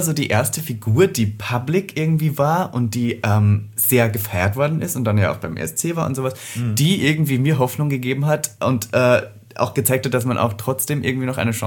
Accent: Austria; Na, ich bin ja Österreicher Rett, von daher muss ich ja zum Militär gehen.

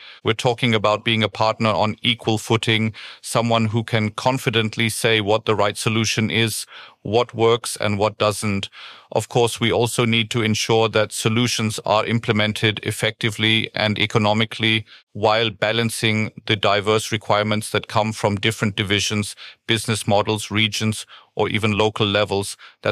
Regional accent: Stuttgart, Baden-Württemberg, Germany; English is a second language; I'm originally from Stuttgart, as you can see from my time starting out at Daimler, so this is more of a return to the south.

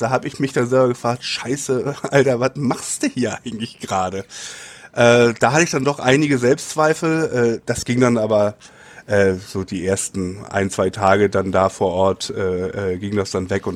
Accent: Hamburg, Germany; Tendenziell wäre es schon schön Hamburg. Hamburg ist meine Heimatstadt.

